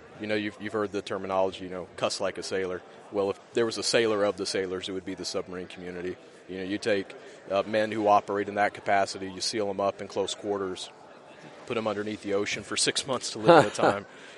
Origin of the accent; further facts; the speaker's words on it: Navarre, Florida, United States; now in Milton, United States; There's a little town called Navarre down there. That's my hometown. That's where I was at before I joined the Navy.